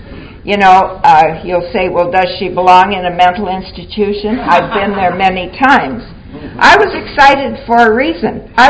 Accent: Toronto, Ontario, Canada; I'm an alcoholic. Hi, everybody. I'm from Toronto, Ontario, Canada.

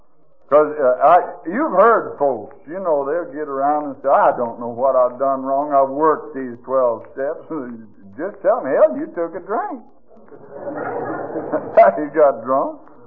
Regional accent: Arkansas, United States; I come from Arkansas, and there's lots of smart folks come from there.

